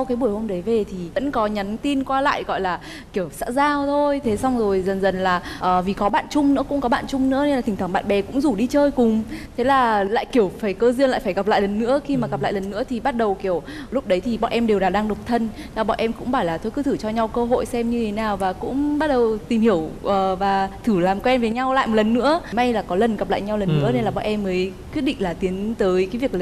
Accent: Hanoi, Vietnam; bọn em bằng tuổi nhau là 29 tuổi. Và bọn em, như chồng em có nói thì là bọn em đến từ Hà Nội.

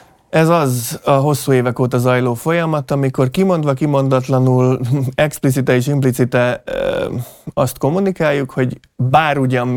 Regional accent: Baja, Bács-Kiskun, Hungary; azért nekem csak később, mert én bajai.

